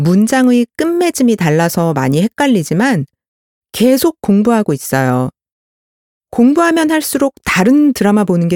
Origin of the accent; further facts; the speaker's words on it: Malaysia; Korean is a second language; 말레이시아에서 온 한국 대학교 3학년 학생